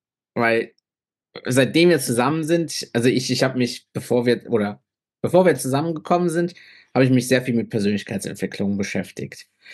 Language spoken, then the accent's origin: German; Cologne, North Rhine-Westphalia, Germany; Ich bin 31 Jahre alt. Ich bin Italiener, lebe aber mein ganzes Leben schon hier in Köln.